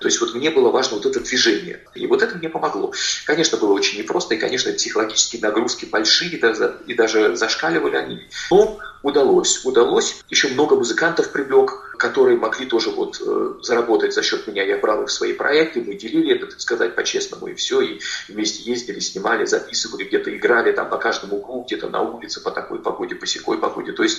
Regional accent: Saint Petersburg, Russia; born there; я родился в Ленинграде

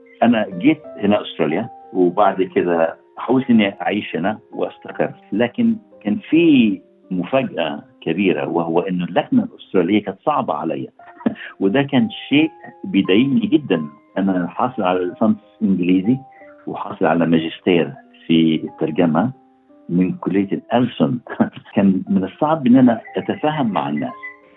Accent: Egypt; أنا كمصري من أفريقيا

